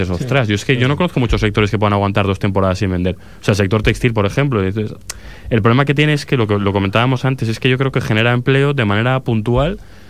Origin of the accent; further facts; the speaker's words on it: Madrid, Community of Madrid, Spain; yo soy de Madrid y a mí también me encanta Madrid, ¿eh?